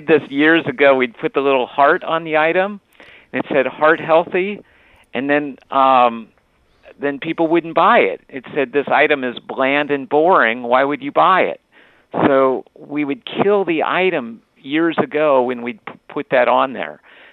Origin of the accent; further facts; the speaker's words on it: Dayton, Ohio, United States; I'm from Dayton, Ohio, where... I grew up in Dayton